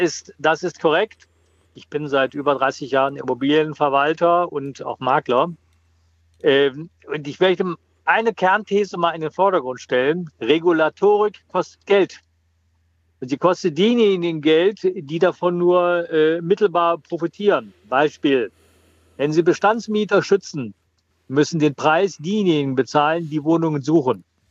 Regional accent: Leipzig, Saxony, Germany; Das ist Anfang der 90er Jahre in Leipzig, wo ich herkomme, auch schon mal versucht worden.

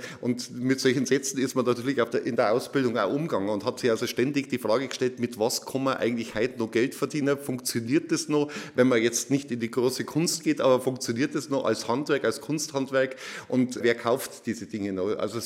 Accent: Oberammergau, Bavaria, Germany; Erst einmal bin ich ja in Oberammergau aufgewachsen

